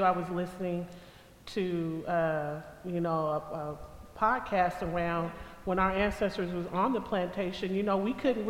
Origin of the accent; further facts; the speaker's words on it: Portland, Oregon, United States; I was born and raised in Portland. This is a predominantly white city, getting even whiter.